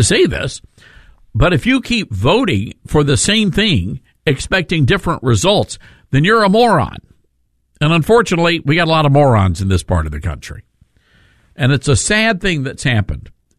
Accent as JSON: {"language": "English", "town": "Memphis", "region": "Tennessee", "country": "United States", "tie": "born or raised there", "said": "what's happening here in Memphis, Tennessee, my hometown, where the crime is just off the charts."}